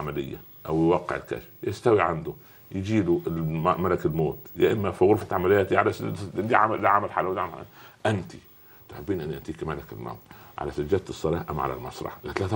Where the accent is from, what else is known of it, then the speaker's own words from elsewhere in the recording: Minya, Minya Governorate, Egypt; يعني انا اذكر كنا كل صباح نعمل نشيد للمنيا